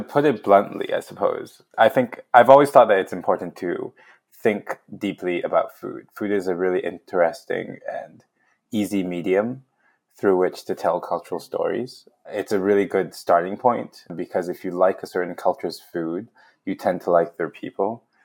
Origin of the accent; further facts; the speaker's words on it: Hong Kong; I'm from Hong Kong. People in Hong Kong like food.